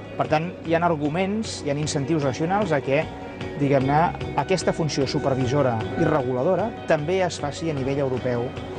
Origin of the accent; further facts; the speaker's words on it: Catalonia, Spain; jo que vinc del Pirineu i vinc de pagès